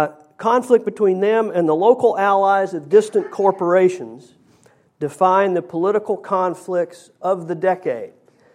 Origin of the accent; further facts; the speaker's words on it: West Virginia, United States; believe me, growing up in West Virginia, I have heard this one or variations of it a gazillion times.